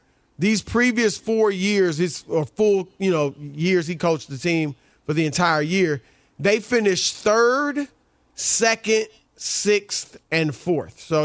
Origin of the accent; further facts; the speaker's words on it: Ohio, United States; You know, I'm from Ohio, but my daughter went to Michigan.